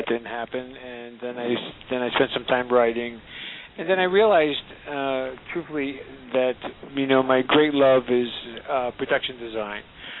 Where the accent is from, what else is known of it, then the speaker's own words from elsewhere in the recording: New Jersey, United States; it's been a great love of my life because I grew up in New Jersey, and I had no idea.